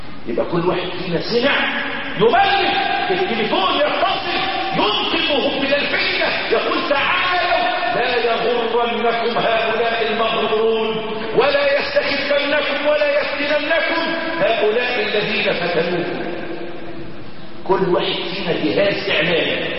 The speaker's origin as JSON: {"language": "Arabic", "country": "Egypt"}